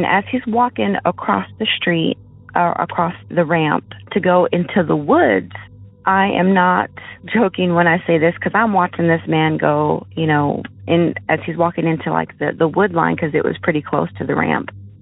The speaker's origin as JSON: {"language": "English", "region": "Tennessee", "country": "United States", "said": "I am from East Tennessee"}